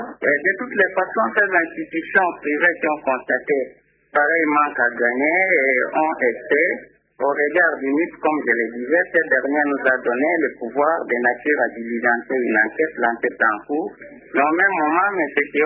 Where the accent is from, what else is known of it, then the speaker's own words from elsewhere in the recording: Republic of the Congo; Bon, nous sommes Congolais